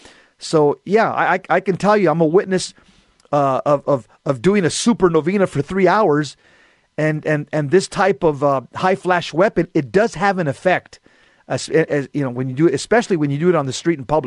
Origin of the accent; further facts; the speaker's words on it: United States; We don't hate you guys. We're all American.